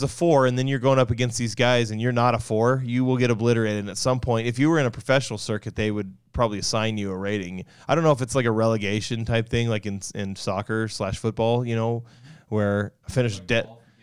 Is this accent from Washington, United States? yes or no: yes; Washington, United States; I grew up in Washington, so we didn't know anything about hockey